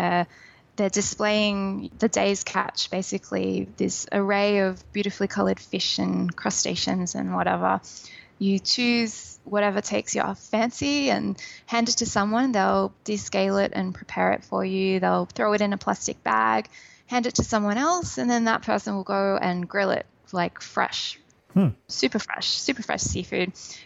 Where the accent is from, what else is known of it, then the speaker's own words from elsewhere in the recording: Australia; I'm Australian.